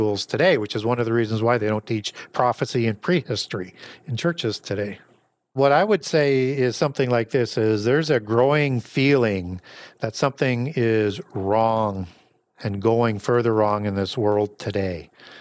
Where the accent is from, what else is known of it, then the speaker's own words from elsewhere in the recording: Canada; I'm a Canadian.